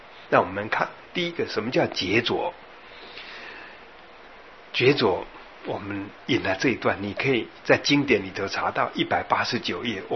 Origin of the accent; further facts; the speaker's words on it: Yilan County, Taiwan; 我发觉我回去我的家乡啊宜兰变化一样很大。而且更有趣的事情是，我以前小的年轻的时候住的那个矮房子哈